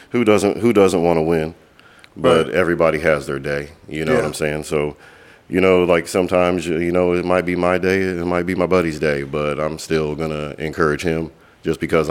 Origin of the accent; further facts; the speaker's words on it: Fairborn, Ohio, United States; also born or lived in Phoenix; Yeah, I went to Fairborn High School. I'm originally from Fairborn.